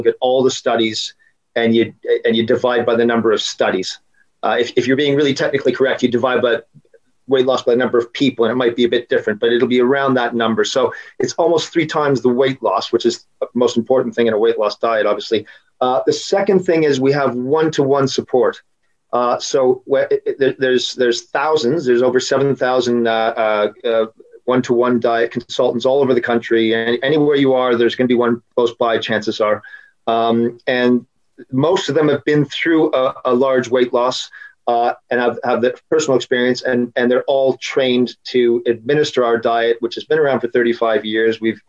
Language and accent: English; Canada; I'm Canadian.